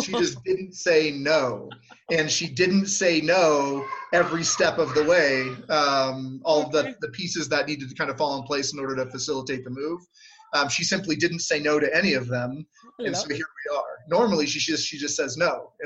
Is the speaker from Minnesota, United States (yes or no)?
no; California, United States; We decided to move up here. I'm from Southern California.